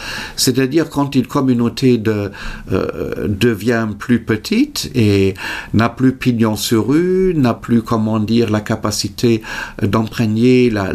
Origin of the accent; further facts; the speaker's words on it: Germany; French is a second language; now in France; Il y a d'abord le déplacement de mon pays d'origine. Mm-hmm. De l'Allemagne vers la France, la découverte d'un autre pays.